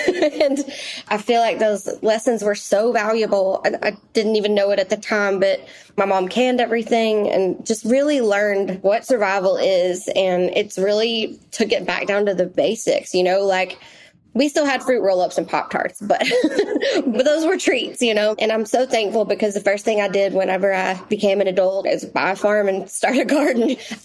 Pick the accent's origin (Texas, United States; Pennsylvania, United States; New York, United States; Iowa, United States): Texas, United States; It is the house that I grew up in East Texas.